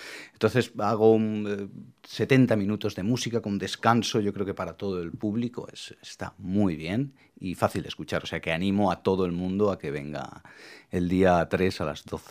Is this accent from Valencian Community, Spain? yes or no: yes; Petrel, Valencian Community, Spain; now in Alicante, Spain; yo soy de Petrel, aunque llevo ya 3 años viviendo en Alicante